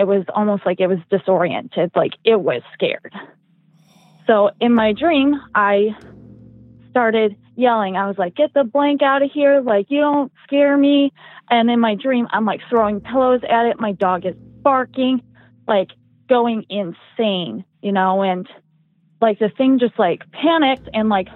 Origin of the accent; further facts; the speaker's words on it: Midwest, United States; But I am from the Midwest.